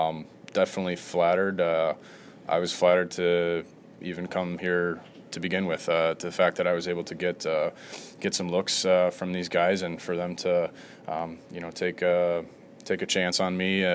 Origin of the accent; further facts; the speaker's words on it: Milwaukee, Wisconsin, United States; also born or lived in Buffalo; I'm born and raised in Milwaukee. I played in Buffalo. I mean, I'm pretty used to the smaller town, the blue collar cities.